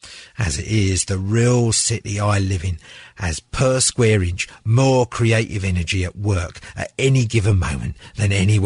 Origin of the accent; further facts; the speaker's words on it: London, United Kingdom; accent: Cockney; I'm a quintessential Londoner, I am. I'm a Cockney gentleman.